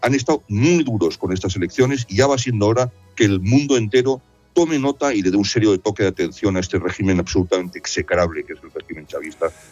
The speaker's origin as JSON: {"language": "Spanish", "country": "Spain", "said": "temas que más nos hace sentir orgullosos a los españoles es justamente nuestro deporte. Cuando yo llegué como embajador de España a la India"}